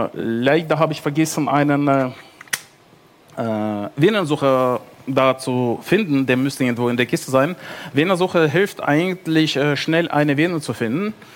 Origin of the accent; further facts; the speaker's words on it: Frankfurt, Hesse, Germany; ich komme aus Frankfurt